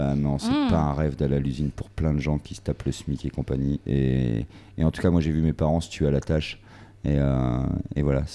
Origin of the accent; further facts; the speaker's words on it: Calais, Hauts-de-France, France; nous on est du Nord, on est fiers, on est même de Calais, on est fiers d'être de Calais, de cette ville entourée de barbelés